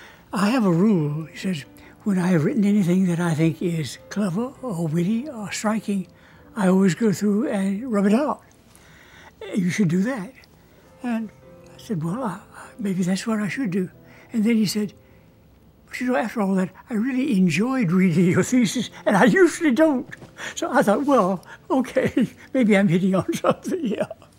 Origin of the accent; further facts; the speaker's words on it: the South, United States; I think the fact that I grew up in the South, the Deep South, has contributed to the fact that I am, as you can judge, a nonstop talker and storyteller